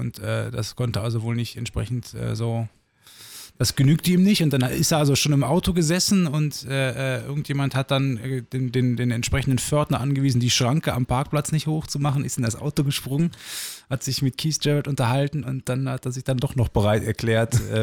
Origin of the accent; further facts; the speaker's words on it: Netherlands; Weil ich bin Holländer